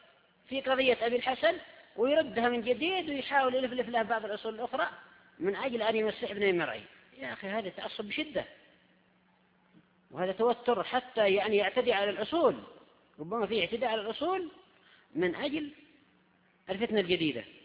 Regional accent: Yemen; أو بعض النساء عندنا في اليمن

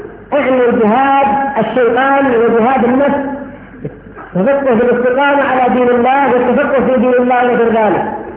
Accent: Yemen; يحملونهم بالباصات بدراهم من أجل يجتمعون له خاصة عندنا في اليمن.

